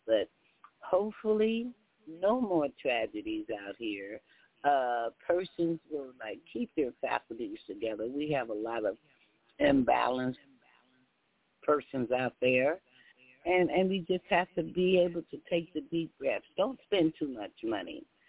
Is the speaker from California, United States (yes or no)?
no; Texas, United States; coming out the South and, like, being a Texan